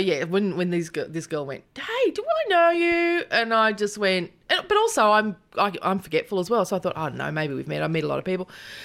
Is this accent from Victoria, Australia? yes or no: yes; Swan Hill, Victoria, Australia; Because I grew up in Swan Hill.